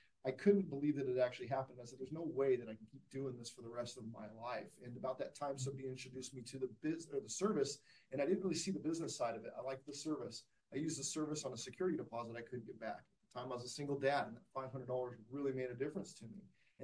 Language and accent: English; St. George, Utah, United States; I'm from St. George, Utah.